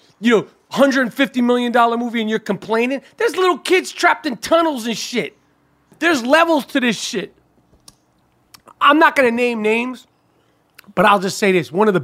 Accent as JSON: {"language": "English", "town": "New York City", "region": "New York", "country": "United States", "tie": "born or raised there", "said": "I'm true to this. We grew up in New York City."}